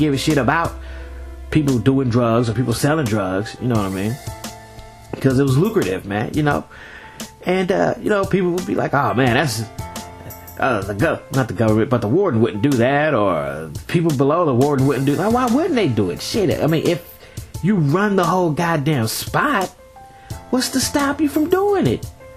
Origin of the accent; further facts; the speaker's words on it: Dayton, Ohio, United States; You know, I'm from the Gem City, man. What's up, Dayton, Ohio?